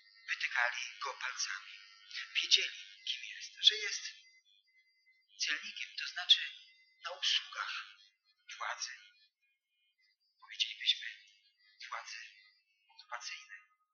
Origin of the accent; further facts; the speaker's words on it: Wrocław, Lower Silesian Voivodeship, Poland; Pochodzę z Wrocławia.